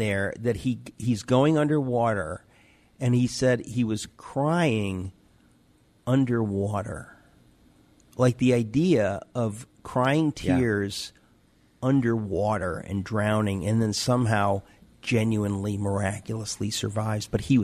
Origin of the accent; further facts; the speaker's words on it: New York, United States; I grew up in Queens, New York, about a mile from Shea Stadium.